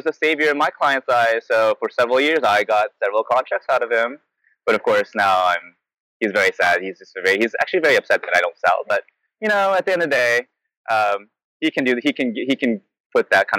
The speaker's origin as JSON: {"language": "English", "region": "the South", "country": "United States", "said": "No, I mean, we're both from the South, so this hits right at home for both of us."}